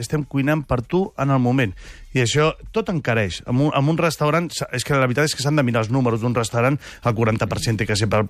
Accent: Catalonia, Spain; jo sóc català i faig cuina asiàtica

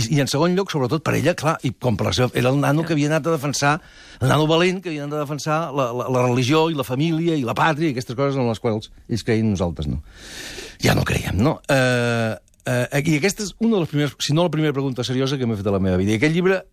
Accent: Catalonia, Spain; also born or lived in Extremadura; poble, que és Extremadura, que es diu, on jo vaig néixer … al costat de Trujillo, i jo vaig arribar aquí a Catalunya als 4 anys

